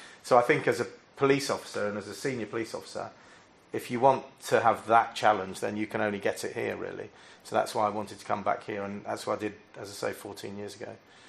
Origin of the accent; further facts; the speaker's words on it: London, United Kingdom; I am also a Londoner, so I was born and bred in London